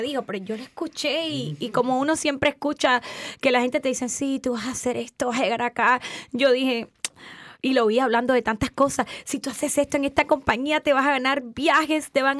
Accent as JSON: {"language": "Spanish", "country": "Cuba", "said": "Soy cubana."}